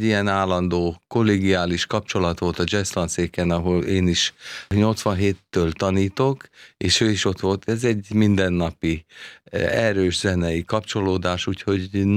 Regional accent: Kaposvár, Somogy, Hungary; born there; Én Kaposváron születtem, ott 8 évig hegedülni tanultam, ahogy a gyereknek illik.

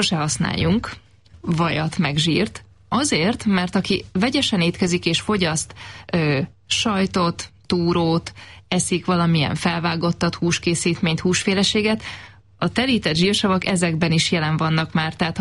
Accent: Great Hungarian Plain, Hungary; egyébként én is alföldi vagyok, tehát ismerem ennek a kultúráját

